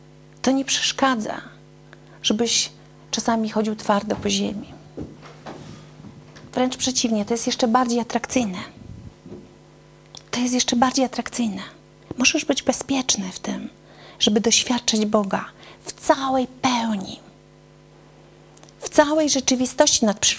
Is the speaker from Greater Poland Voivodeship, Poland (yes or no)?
no; Gdańsk, Pomeranian Voivodeship, Poland; Pochodzę w ogóle z Gdańska, już tam nie mieszkam.